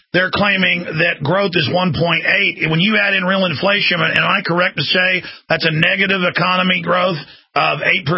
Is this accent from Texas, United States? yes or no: yes; Texas, United States; I'm a Texan. I'm an American. I'm a trailblazer.